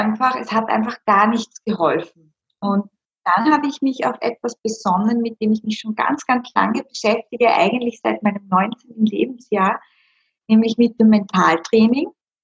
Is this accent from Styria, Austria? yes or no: yes; Styria, Austria; moved away as an adult; now in Vienna, Austria